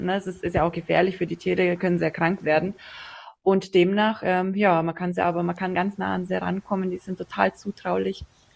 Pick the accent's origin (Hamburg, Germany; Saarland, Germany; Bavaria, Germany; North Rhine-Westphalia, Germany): Bavaria, Germany; Und ich bin ja aus den Allgäuer Alpen.